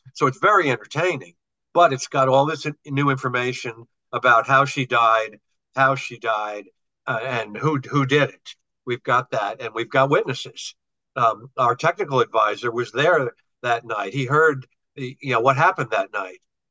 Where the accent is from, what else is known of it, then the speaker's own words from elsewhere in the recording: Hollywood, California, United States; I come from Hollywood, where I learned creative writing.